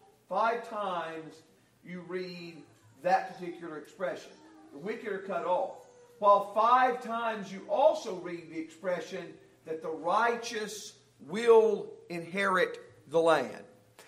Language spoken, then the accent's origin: English; Dickson, Tennessee, United States; I can remember when I was growing up in Dixon, Tennessee